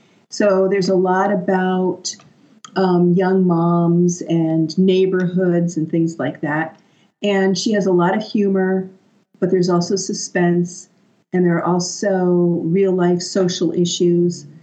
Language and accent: English; United States; which is funny because I'm American.